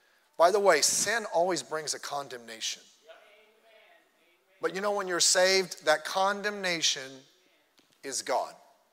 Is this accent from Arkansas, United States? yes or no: no; Long Beach, California, United States; When I was a teenager, I grew up in Long Beach.